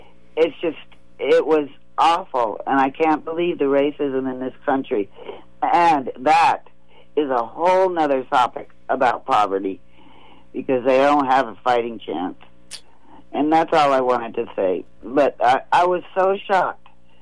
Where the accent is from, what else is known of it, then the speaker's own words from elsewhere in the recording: Spain; now in United States; that being from a military family and growing up in Spain, the military tried to put a law into force that would prevent African Americans from coming to Spain.